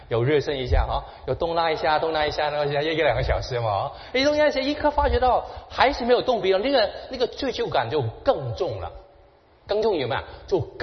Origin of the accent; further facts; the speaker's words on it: Hong Kong; 我是在香港出生长大的，我在香港小的时候呢，有一个习惯